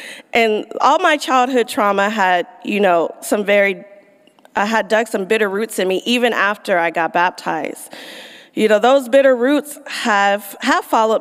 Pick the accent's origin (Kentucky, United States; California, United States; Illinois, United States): California, United States; Los Angeles; I grew up in West Adams, not too far from here.